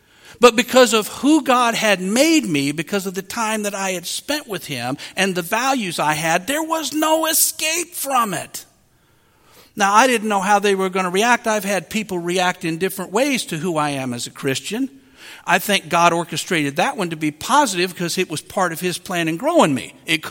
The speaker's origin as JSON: {"language": "English", "region": "Wisconsin", "country": "United States", "tie": "born or raised there", "said": "I grew up in Wisconsin, which is a big beer drinking state."}